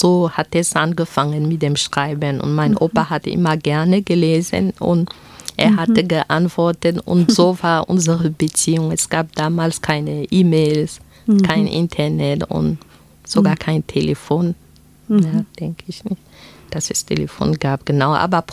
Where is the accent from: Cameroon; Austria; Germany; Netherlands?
Cameroon; dass den Alltag in Kamerun dann reflektiert. Ich wollte, dass die Kinder etwas erfahren, von wo ich herkomme.